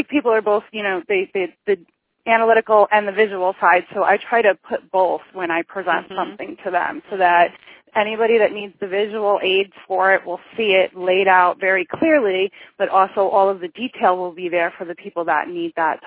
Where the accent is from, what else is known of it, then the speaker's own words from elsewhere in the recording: New York, United States; I guess growing up in New York, you become that way.